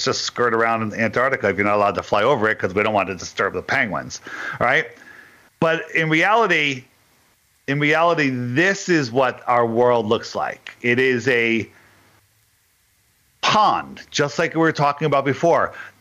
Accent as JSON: {"language": "English", "region": "Connecticut", "country": "United States", "said": "I am from Connecticut."}